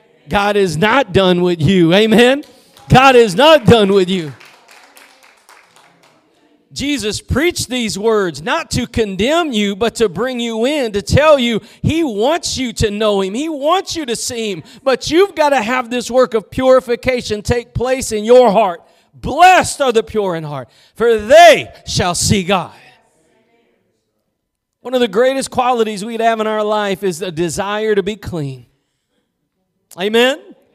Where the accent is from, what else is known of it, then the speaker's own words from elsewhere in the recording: Texas, United States; I'm from Texas, I'm slow.